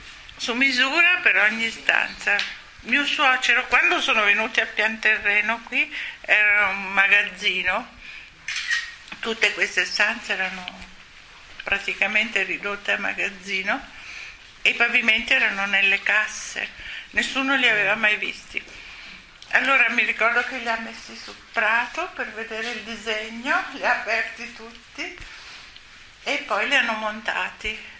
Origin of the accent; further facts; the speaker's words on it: Venice, Veneto, Italy; Io sono di Venezia, ma non ho rimpianti.